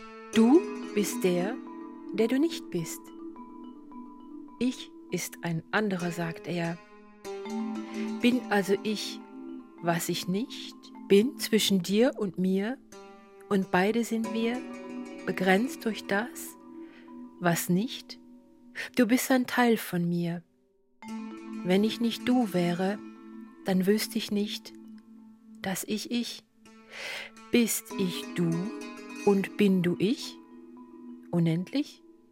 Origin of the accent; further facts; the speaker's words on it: Luxembourg; now in Germany; Also ich bin Luxemburgerin und damit hätte ich drei Muttersprachen, Deutsch, Französisch und Luxemburgisch.